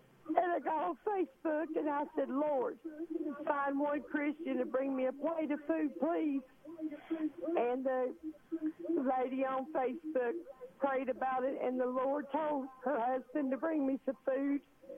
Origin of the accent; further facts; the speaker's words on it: West Virginia, United States; I'm from West Virginia, and … I have been trying so hard to get through to you.